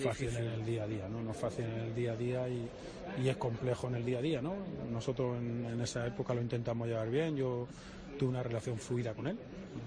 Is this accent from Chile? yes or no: no; Málaga, Andalusia, Spain; por lo que representaba para mí mi tierra